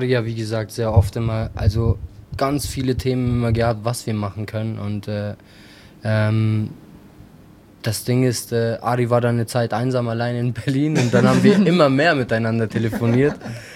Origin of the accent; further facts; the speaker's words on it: Kosovo; die Herkunft, woher wir kommen, aus dem Kosovo. Sogar unsere Städte sind nicht weit weg voneinander entfernt.